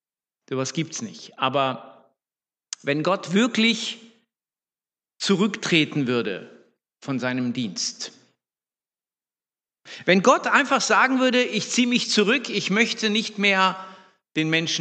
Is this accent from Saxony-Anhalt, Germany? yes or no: no; Hannover, Lower Saxony, Germany; also born or lived in Croatia; now in Baden-Württemberg, Germany; ursprünglich komme ich aus dem ehemaligen Jugoslawien oder aus Kroatien, dort geboren, aufgewachsen in Hannover in Norddeutschland. Und seit, wenn ich rechne, seit 1989 eigentlich in Baden-Württemberg.